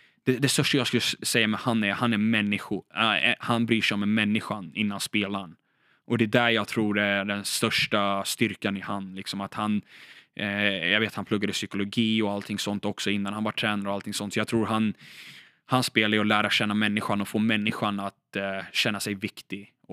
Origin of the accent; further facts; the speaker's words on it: Sweden; born there; jag vet att Sverige är mitt land, jag är född i Sverige, jag kan språket, allting sånt.